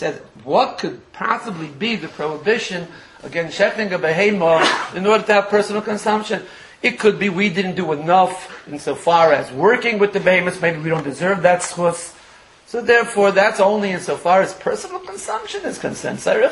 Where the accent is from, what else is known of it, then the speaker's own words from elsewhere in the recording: Jerusalem, Jerusalem District, Israel; I come from Jerusalem.